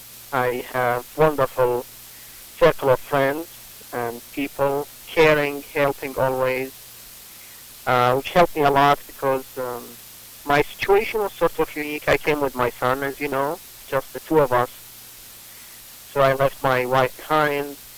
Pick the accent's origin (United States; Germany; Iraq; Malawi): Iraq; Babylon, Babylon Governorate; I am from Iraq, or some people call it Iraq. My city is Babylon, the ancient city in Iraq